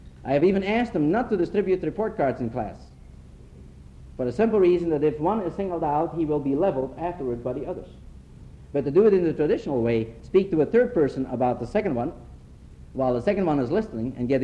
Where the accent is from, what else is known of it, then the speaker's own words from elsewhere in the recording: Belgium; I came from Belgium. I was brought up in Belgium